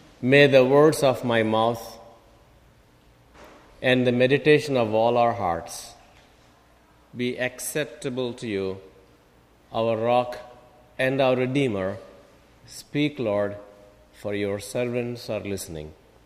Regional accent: India; because I am from India, maybe it makes sense for me to tell you an example from India.

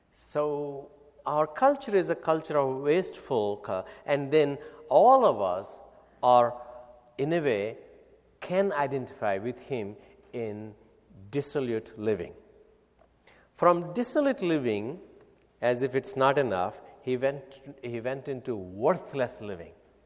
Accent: India; Yeah, I am originally from India. You see, so I am known by where I live in our culture.

